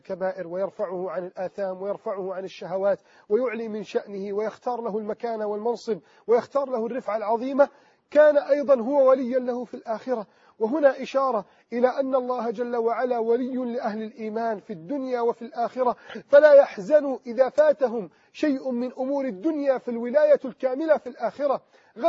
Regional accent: Egypt; سواء في بلدنا مصر أو في كل بلدان

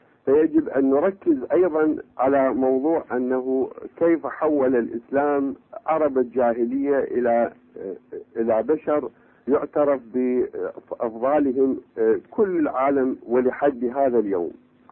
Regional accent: England, United Kingdom; أنا أريد أصحح، أنا مو من جدة، أنا الحقيقة من إنجلترا، وعندي مداخلة

